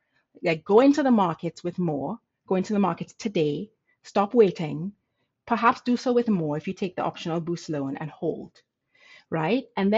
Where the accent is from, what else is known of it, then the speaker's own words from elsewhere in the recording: Trinidad & Tobago; now in United States; So on a personal side, so I was born and raised in the Caribbean. You may hear the accent. So proud Trinidadian.